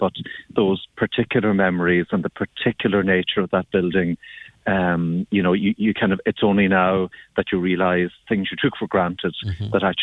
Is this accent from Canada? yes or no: no; Ireland; and that has great significance for us as Irish people because, you know, the themes of death and resurrection mm. are part of our history of the nation